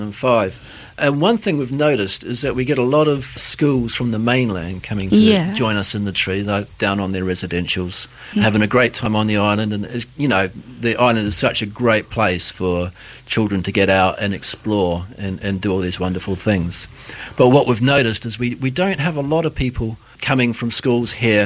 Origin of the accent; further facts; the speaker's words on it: New Zealand; also born or lived in Australia; I worked in New Zealand and Australia for quite a few years. I'm from New Zealand originally. That's where I did my qualifications.